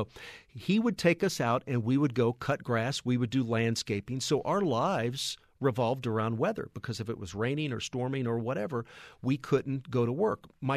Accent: St. Louis, Missouri, United States; My brother, I'm from the St. Louis area.

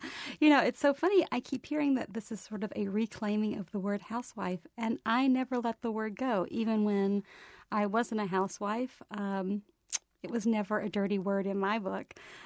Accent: Alabama, United States; I know who I am and I know what it is to be from the South

